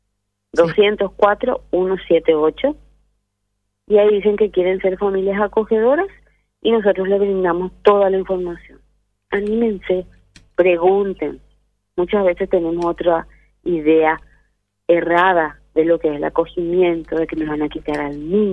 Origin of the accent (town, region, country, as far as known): Paraguay